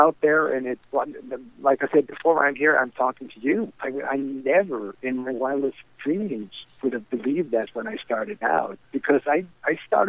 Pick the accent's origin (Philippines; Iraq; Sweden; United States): Sweden; here I am from Sweden